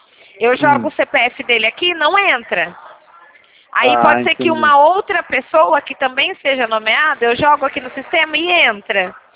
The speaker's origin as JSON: {"language": "Portuguese", "region": "São Paulo", "country": "Brazil", "said": "eu sou de São Paulo."}